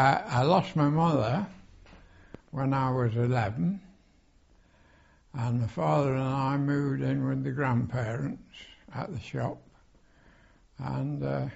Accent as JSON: {"language": "English", "town": "Bingham", "region": "East Midlands", "country": "United Kingdom", "tie": "born there", "said": "And I was born in Bingham."}